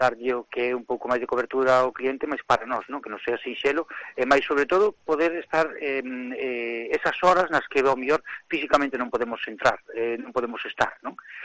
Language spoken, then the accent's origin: Galician; Galicia, Spain; Nós somos galegos